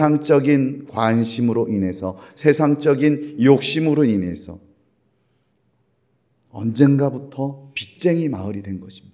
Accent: Gangwon, South Korea; born there; 저도 강원도 태생인데

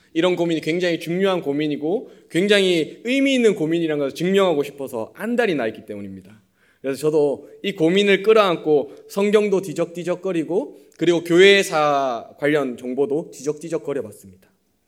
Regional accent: Daegu, South Korea; 오랜만에 이제 제 고향인 대구에 올라갔습니다.

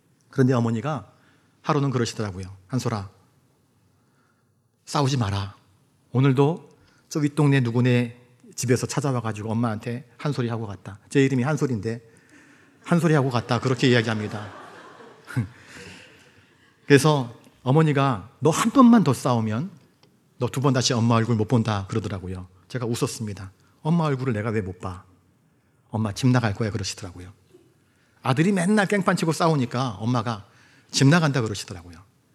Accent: Jeju, South Korea; 제 고향이 제주도거든요.

